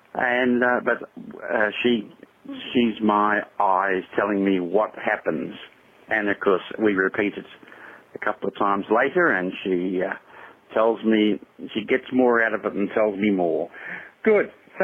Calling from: Melbourne, Victoria, Australia; I'm calling from Melbourne, Australia.

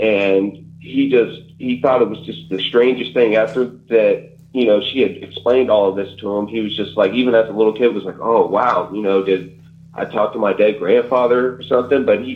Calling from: Florida, United States; I'm calling from Florida.

